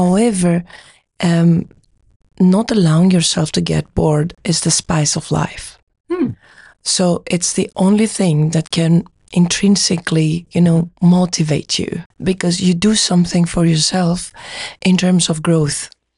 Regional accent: Thessaloniki, Central Macedonia, Greece; Yes, in Thessaloniki.

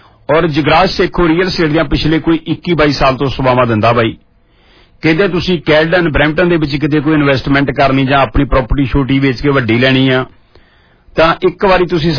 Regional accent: Punjab, India; ਪੰਜਾਬ ਦੇ ਵਿੱਚ ਮੇਰੇ ਪਿੰਡ ਮੇਲਾ ਹੁੰਦਾ ਪੀਰਾਂ ਦੀ ਜਗ੍ਹਾ ਤੇ

